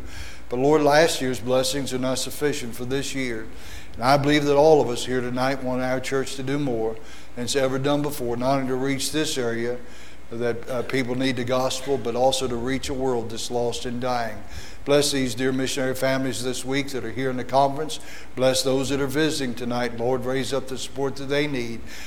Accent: West Virginia, United States; Really, I'm not from the north. I'm from West Virginia. Good thing about being West Virginia, nobody claims you.

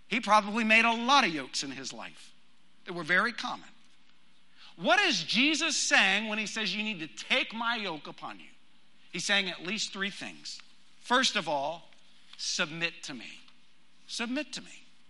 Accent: Texas, United States; I grew up in West Texas, but believe it or not, I am not all that familiar with a yoke, okay?

